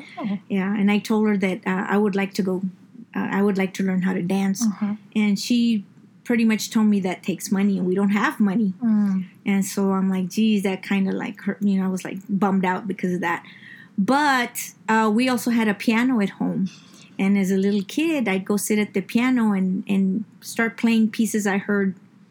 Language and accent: English; San Antonio, Texas, United States; Growing up on the South Side and being of Mexican descent, my parents, grandparents, family, the music we heard was just this, the South Texas borderlands music.